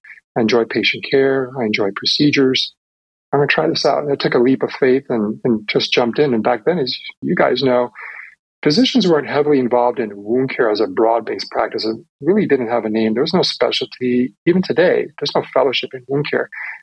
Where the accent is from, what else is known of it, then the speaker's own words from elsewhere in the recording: East Coast, United States; Because I grew up in the East Coast, and back when space shuttle and launch vehicles were going off, and I said, I want to go in the space industry.